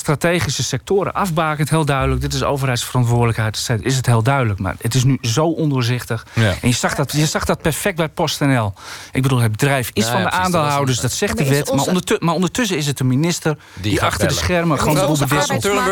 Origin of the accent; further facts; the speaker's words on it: Netherlands; Weet je wat wij zelf als Nederlanders allemaal overnemen?